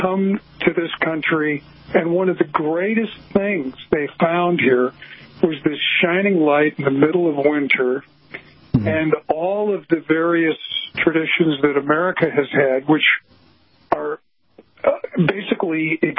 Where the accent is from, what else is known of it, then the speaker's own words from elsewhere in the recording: Chicago, Illinois, United States; And when I grew up in the Midwest in Chicago, and the weather in the winter, sometimes we'd have some pretty harsh winters